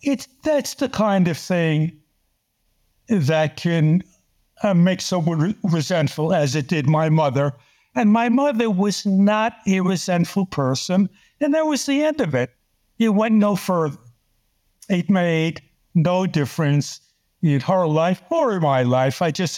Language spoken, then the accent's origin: English; New York City, New York, United States; I was just a kid growing up in New York City playing with other kids.